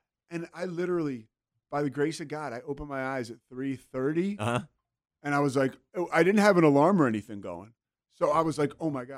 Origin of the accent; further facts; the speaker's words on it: Philadelphia, Pennsylvania, United States; now in Waco, United States; I'm from Philadelphia, initially I thought Waco was just going to kind of be like a stop for me, and it became my home.